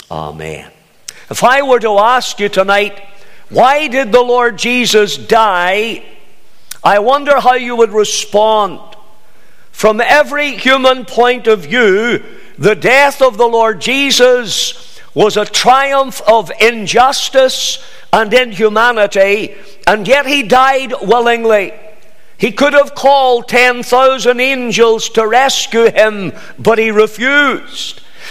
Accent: Banbridge, Northern Ireland, United Kingdom; born there; I was born in Banbridge in County Down.

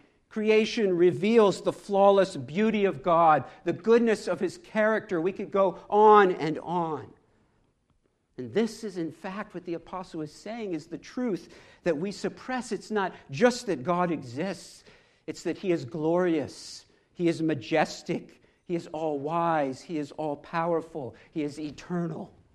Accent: Philadelphia, Pennsylvania, United States; I'm from Philadelphia.

